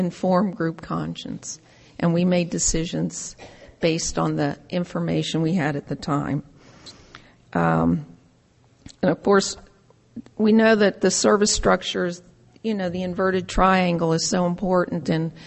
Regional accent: Ireland; because I'm an Irish woman

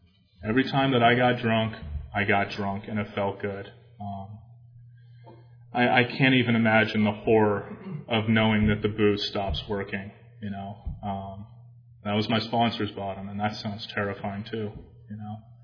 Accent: San Diego, California, United States; born there; I was born in San Diego, but you know, I hadn't been to San Diego in 15 years or something like

